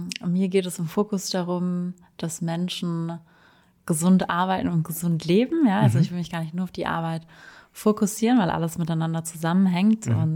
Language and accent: German; Munich, Bavaria, Germany; Ich komme aus München, bin jetzt bald 30